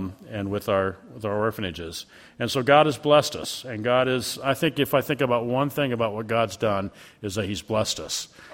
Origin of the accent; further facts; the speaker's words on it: Marshalltown, Iowa, United States; A lot of faces I recognize from Sunday school. I'm from Marshalltown. I'm a landlord there, and I'm also a nurse in Des Moines and in Marshalltown.